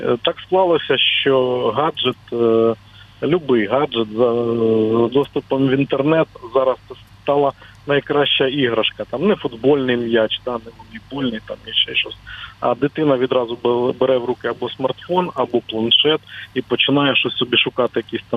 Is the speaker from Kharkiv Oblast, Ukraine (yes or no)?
no; Oleksandriia, Kirovohrad Oblast, Ukraine; в моєму рідному місті Олександрія Кіровоградської області